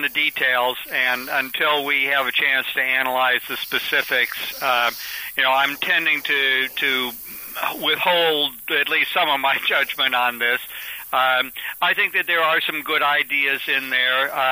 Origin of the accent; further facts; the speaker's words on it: Midwest, United States; You know, I grew up here in the Midwest and attended public schools and got a great primary and secondary education